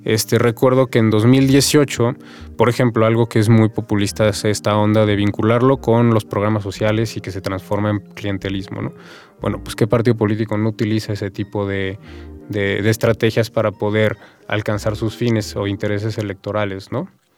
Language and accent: Spanish; Mexico; de nuestra identidad como mexicanos, ¿no?